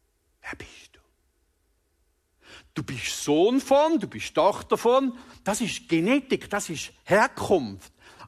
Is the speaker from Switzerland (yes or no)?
yes; Thurgau, Switzerland; now in Zürich Oberland, Switzerland; Ich bin ein Schweizer. Eidgenoss! Und nicht in der EU. Yes, Gloria Dios. Ich bin Thurgauer, der in Zürich-Oberland Asyl gefunden hat.